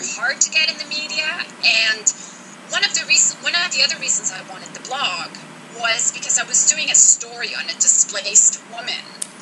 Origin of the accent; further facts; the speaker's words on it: Toronto, Ontario, Canada; Growing up in Toronto, it seemed unbelievable to me that these sorts of things were happening in my home country.